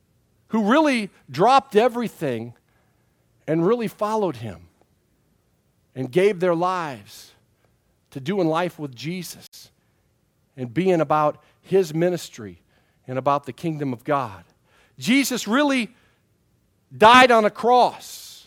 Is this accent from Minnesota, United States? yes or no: yes; Minnesota, United States; I grew up in Minnesota. You know, I've been around big lakes and stuff.